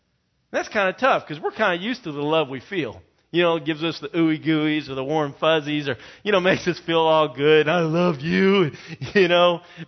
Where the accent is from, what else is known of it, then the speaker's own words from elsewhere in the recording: Colorado, United States; I was a paper boy growing up in Colorado.